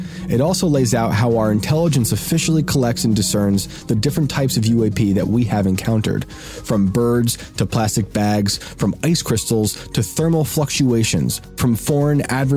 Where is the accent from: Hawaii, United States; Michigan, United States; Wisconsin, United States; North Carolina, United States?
Michigan, United States; many of the latest reported sightings have been in my home state of Michigan.